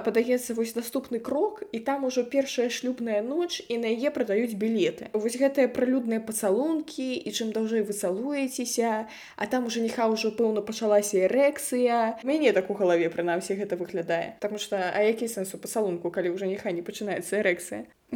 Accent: Grodno Region, Belarus; па маёй малой радзіме, значыцца, Ваўкавышчыншчына, Слонімшчыншчына, Бераставічыншчына і Свіслачыншчына

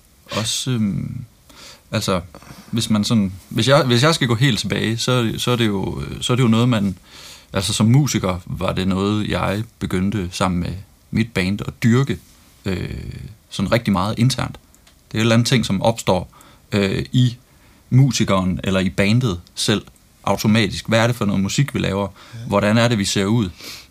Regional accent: Silkeborg, Central Denmark Region, Denmark; Men jeg er oprindeligt fra Silkeborg og er musiker.

